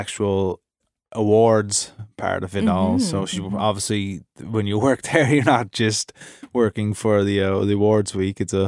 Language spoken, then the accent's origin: English; Cape Breton, Nova Scotia, Canada; So since we're from Cape Breton, we don't say our G's.